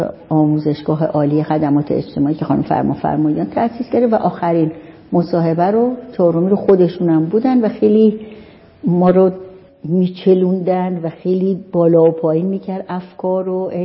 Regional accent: Iran; من کودکیم، نوجوانیم، جوانیم به شکلی در واقع رشد کردم در خانواده‌ای که هم پدرم شاغل بود و هم مادرم و تو شهرستان‌های ایران.

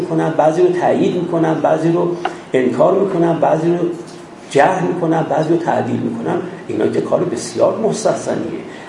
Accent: Iran; born there; من در ایران به دنیا اومدم

